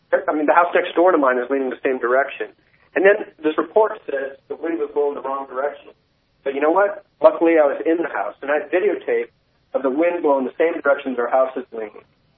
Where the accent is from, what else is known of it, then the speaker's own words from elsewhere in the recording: Nebraska, United States; I'm originally from Nebraska, and we had tornadoes all the time.